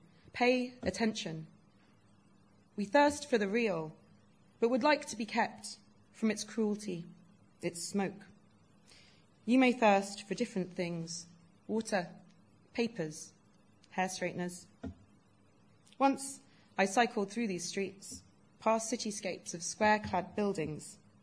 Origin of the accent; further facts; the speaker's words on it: Kensington, London, United Kingdom; So as Jill mentioned, I grew up in Kensington, Chelsea, and worked there for a time afterwards.